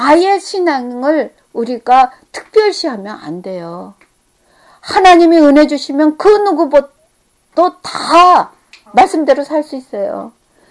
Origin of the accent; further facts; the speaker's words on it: South Korea; now in United States; 우리가 한국 사람 입장에서는 참 그것으로 인해서 얻고